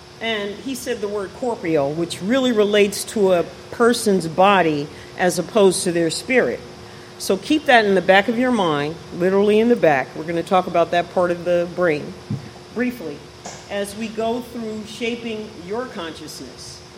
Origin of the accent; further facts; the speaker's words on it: New Jersey, United States; born there; So I was born in Monmouth County, New Jersey.